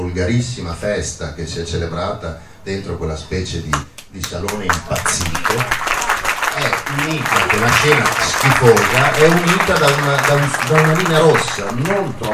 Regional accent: Fanano, Emilia-Romagna, Italy; Poi ci tengo a dire che sono di Fanano, quindi sono addirittura un privilegiato

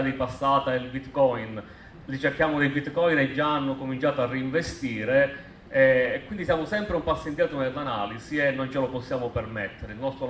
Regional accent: Sicily, Italy; accent: Sicilian; Io sono siciliano, l'accento capirete che non è che vado molto lontano, sicilianissimo.

